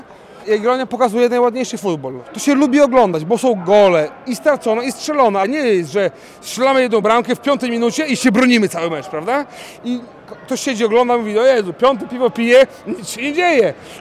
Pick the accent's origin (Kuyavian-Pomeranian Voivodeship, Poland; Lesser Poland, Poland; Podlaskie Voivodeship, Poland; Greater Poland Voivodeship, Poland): Podlaskie Voivodeship, Poland; Białystok; mimo że jestem z Białegostoku od trzech pokoleń